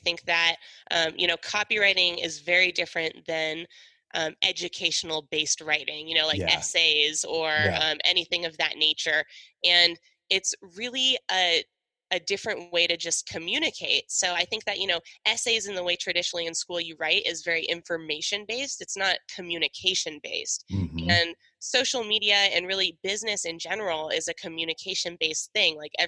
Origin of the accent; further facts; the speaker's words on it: Seattle, Washington, United States; So I grew up in Seattle, Washington, always did very well in school, was very school focused.